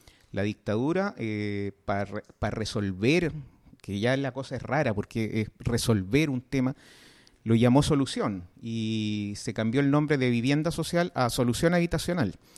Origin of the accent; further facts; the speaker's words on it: El Salvador; born there; De hecho, yo nací en El Salvador.